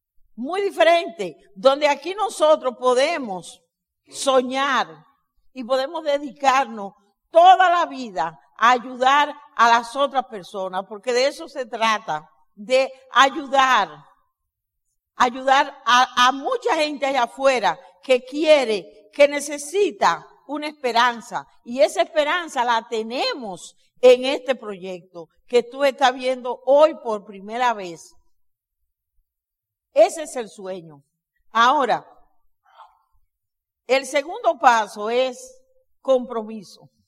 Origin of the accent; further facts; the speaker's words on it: Dominican Republic; Asimismo, en mi país, República Dominicana, muchísimas personas no conocen las bellezas que hay en nuestro país.